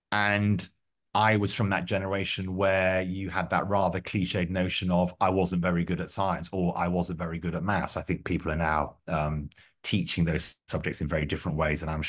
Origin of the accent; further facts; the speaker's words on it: London, United Kingdom; I grew up in West London, in sort of really ordinary suburban West London.